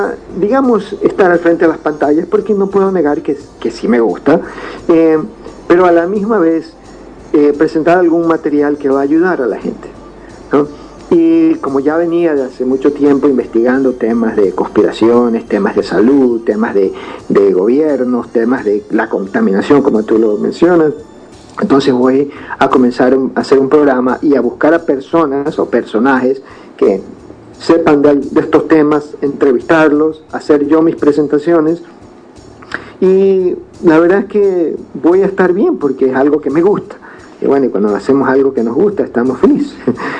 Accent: United States; also born or lived in Ecuador; yo nací en Ecuador, pero no viví en Ecuador. Mis padres me llevaron de 8 años a los Estados Unidos, o sea, 30 años en los Estados Unidos prácticamente. Crecí toda mi vida.

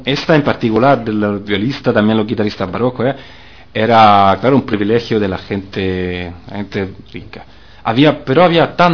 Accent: Italy; yo que soy italiano, tengo que decir que en Italia no es que no se conozca

